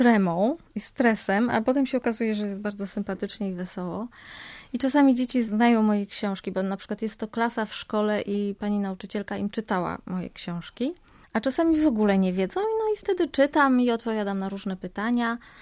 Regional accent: Gdańsk, Pomeranian Voivodeship, Poland; A ponieważ ja też jestem z Gdańska

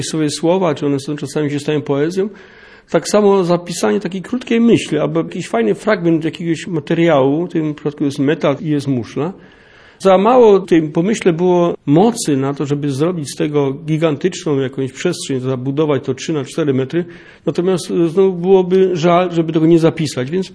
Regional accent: Silesian Voivodeship, Poland; więc pochodzę z tego Śląska, czy tam, gdzie się zaczęły początki tego.

